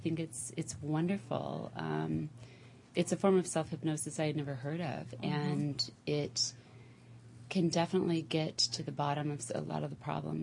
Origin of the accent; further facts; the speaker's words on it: Santa Monica, California, United States; I'm from Santa Monica, California.